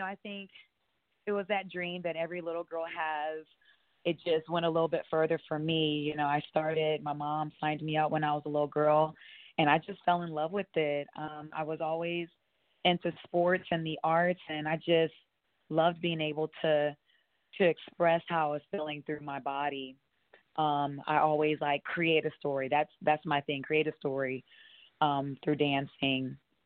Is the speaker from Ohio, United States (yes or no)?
yes; Ohio, United States; now in Dallas, United States; I'm originally from the Buckeye State. I have to rep my Ohio. I graduated from the Ohio State University.